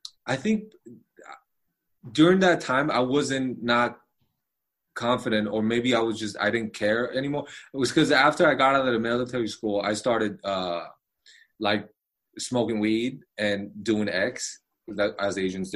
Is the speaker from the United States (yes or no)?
no; Taiwan; We're definitely a little bit more open-minded and open.